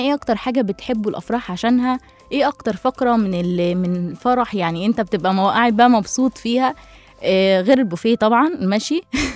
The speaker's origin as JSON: {"language": "Arabic", "country": "Egypt", "said": "طيب، أول حاجة كلنا كمصريين متفقين عليها إن الفرح يا الخميس يا الجمعة"}